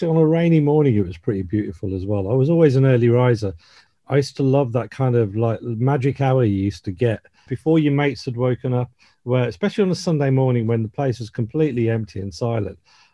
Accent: Birmingham, West Midlands, United Kingdom; I grew up in Birmingham.

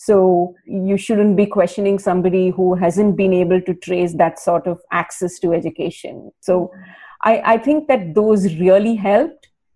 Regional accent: India; now in United States; I was born and I grew up in India and then I moved to the US.

